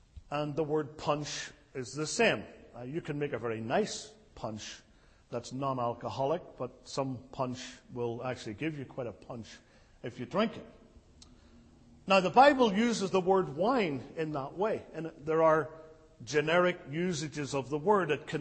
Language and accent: English; United Kingdom; But for me, growing up in the United Kingdom, cider is not like that.